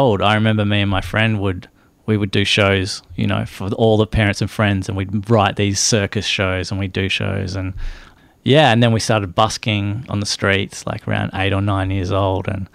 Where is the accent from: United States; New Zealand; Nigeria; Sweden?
New Zealand; Like, I'm from New Zealand as well.